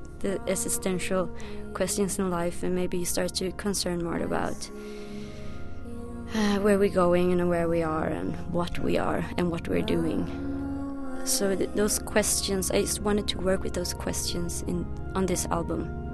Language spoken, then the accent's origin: English; Gothenburg, Västra Götaland, Sweden; Gothenburg is my city where I grew up in Sweden.